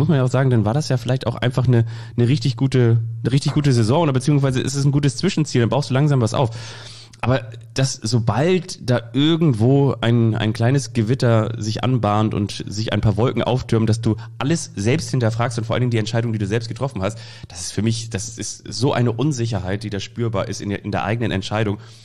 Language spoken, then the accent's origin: German; Kiel, Schleswig-Holstein, Germany; In Kiel, da wo ich aufgewachsen bin